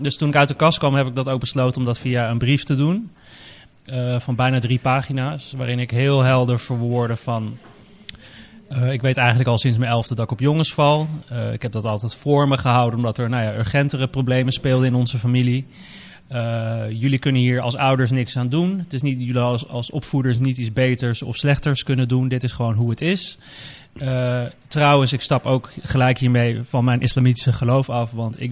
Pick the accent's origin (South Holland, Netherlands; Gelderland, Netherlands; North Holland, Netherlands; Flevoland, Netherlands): North Holland, Netherlands; Amsterdam; mijn vader is dus Pakistaans, mijn moeder is Nederlands. Dus ik ben geboren en opgegroeid in Nederland, in Amsterdam. Maar toch een heel, toch wel een duidelijk Pakistaans en islamitische opvoeding meegekregen. Mijn moeder is dus Nederlands, maar bekeerd tot de islam.